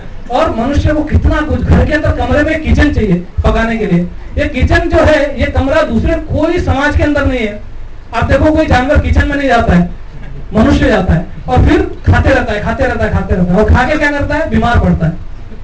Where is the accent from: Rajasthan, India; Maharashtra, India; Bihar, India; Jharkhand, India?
Maharashtra, India; Mumbai; जैसे मैं बॉम्बे से हूं